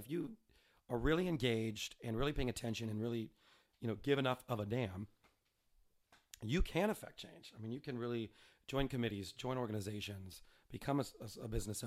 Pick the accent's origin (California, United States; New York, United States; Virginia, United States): California, United States; Sacramento; I grew up in Pocket, right? Yeah, Greenhaven.